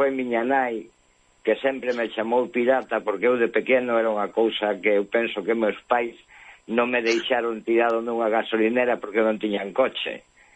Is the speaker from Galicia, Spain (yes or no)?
no; Erandio, Basque Country, Spain; eu estuve en Euskal Herria, no meu pobo en Erandio, na plaza